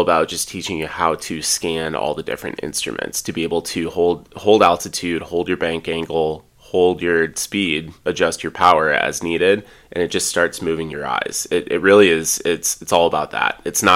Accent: Midwest, United States; I grew up in the Midwest with a bunch of snowbirds.

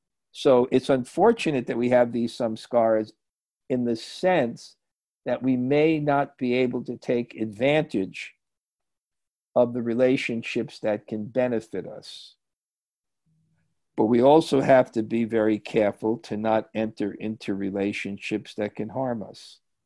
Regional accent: India; And that's why I like growing up in India, because I could actually see it.

